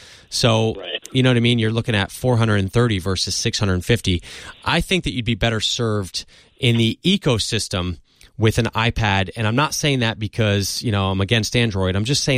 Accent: Clifton, New Jersey, United States; Oh, I'm from Clifton, which is right next door.

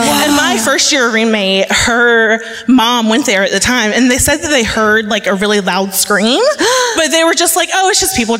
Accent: South Carolina, United States; now in Atlanta, United States; I am from South Carolina, but I live in Atlanta now.

